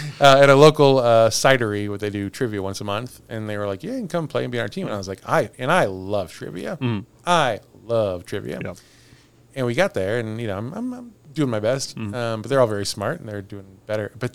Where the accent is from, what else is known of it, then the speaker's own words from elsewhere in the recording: Villa Ridge, Missouri, United States; I grew up in Villa Ridge, which is 5 miles from Catawissa.